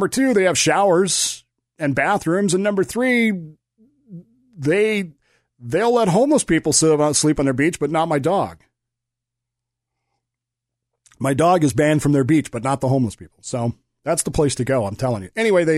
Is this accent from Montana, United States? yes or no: no; Denver, Colorado, United States; Again, I grew up in the Salvation Army. My father was the Corps officer, the commanding officer of the Harbor Light Corps in Denver, Colorado, which was a transitional housing thing for alcoholic men.